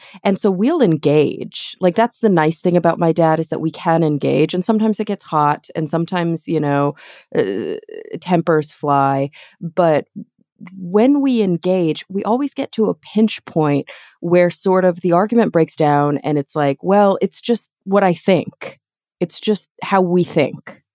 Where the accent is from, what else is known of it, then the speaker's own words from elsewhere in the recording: Texas, United States; now in Los Angeles, United States; I was raised in Texas. I grew up in the, you know, the heart of the Bible Belt in North Texas, to a Mormon father. I left the church quite early.